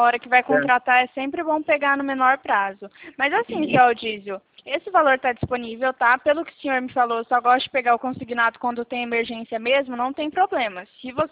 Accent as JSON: {"language": "Portuguese", "town": "Presidente Prudente", "region": "São Paulo", "country": "Brazil", "said": "eu sou aqui de Presidente Prudente"}